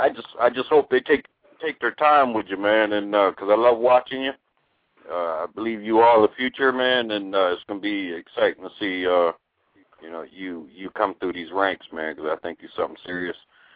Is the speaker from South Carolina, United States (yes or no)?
yes; South Carolina, United States; Yeah, I'm from South Carolina, man, not Georgia.